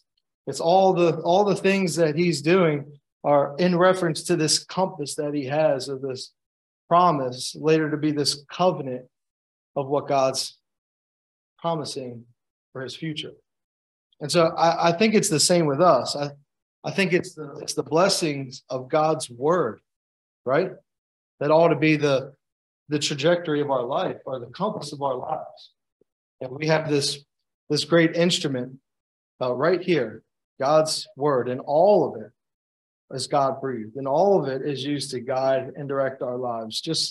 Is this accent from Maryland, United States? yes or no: yes; Baltimore, Maryland, United States; I don't even know what moss looks like because I'm from Baltimore.